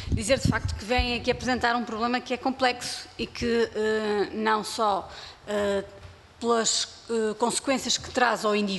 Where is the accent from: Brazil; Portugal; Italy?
Portugal; Norte; eu sou do Norte